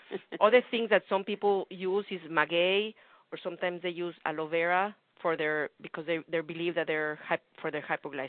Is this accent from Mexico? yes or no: yes; Mexico; I guess I use myself as an example, because I'm from Mexico and diabetes is very strong in my family.